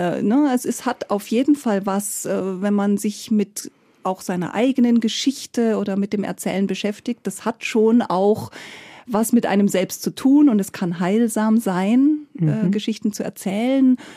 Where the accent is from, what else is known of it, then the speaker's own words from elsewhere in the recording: Munich, Bavaria, Germany; Ich komme immer wieder gerne nach München in meine Heimatstadt.